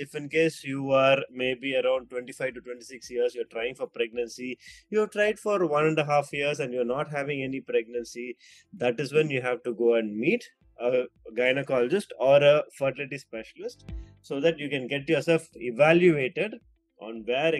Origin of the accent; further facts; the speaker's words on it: Tamil Nadu, India; first language Tamil; English is a second language; I'm not very good at Hindi, you know, because me born and brought up in Tamil Nadu, you know, we are not really sensitive towards speaking in Hindi. We only speak in Tamil.